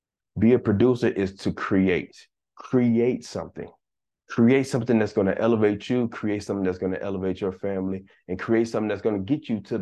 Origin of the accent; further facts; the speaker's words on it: Wynne, Arkansas, United States; born there; I was born in Wynn, Arkansas. My daddy and my mom from Arkansas, you know, they born and raised out there.